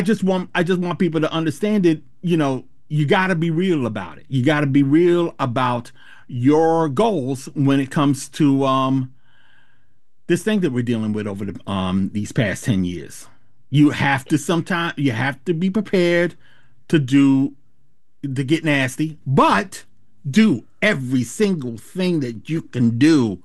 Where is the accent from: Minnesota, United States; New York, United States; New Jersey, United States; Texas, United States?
New Jersey, United States; Somerset; No, this is in Somerset, New Jersey.